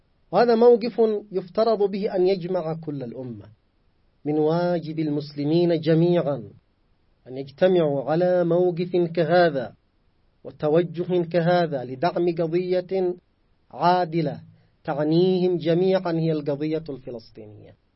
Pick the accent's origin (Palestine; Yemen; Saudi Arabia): Yemen; يعني في واقعنا نحن كشعب يمني في هذه المنطقة